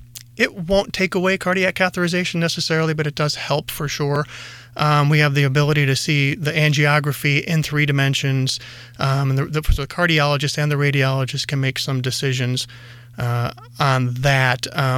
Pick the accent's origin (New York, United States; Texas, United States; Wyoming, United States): New York, United States; Utica; And, of course, central western New York is my home. I was born and raised in Utica, and, of course, RIT. So came full circle.